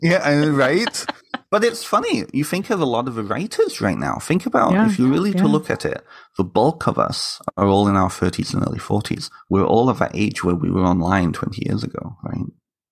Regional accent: United Kingdom; such a big part of British culture and being British and having that really strong connection with Britain

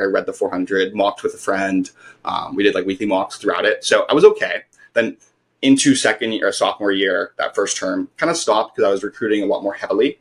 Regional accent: Singapore; I had a slightly unique background of going to the military, growing up in Singapore

